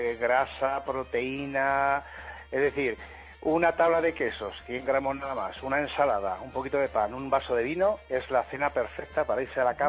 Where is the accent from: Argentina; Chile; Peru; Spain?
Spain; Extremadura; Por ejemplo, yo soy extremeño y las cabras o las ovejas